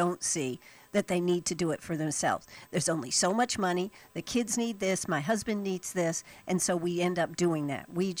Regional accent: South Carolina, United States; I'm from South Carolina. I don't get this kind of treatment back there.

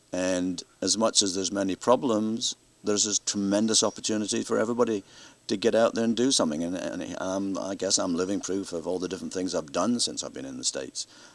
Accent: Scotland, United Kingdom; In Britain, and I still have a great love and affinity for my home country, obviously, and will always do so, and my mother.

